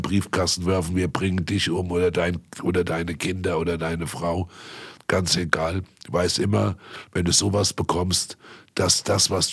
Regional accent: Frankfurt, Hesse, Germany; Ich bin stolzer Frankfurter Botschafter, wenn ich einfach weiß, wie bunt meine Stadt ist

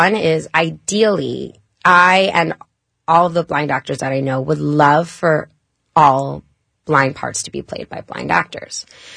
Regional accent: New York, United States; now in Hollywood, United States; I'm from Long Island, New York.

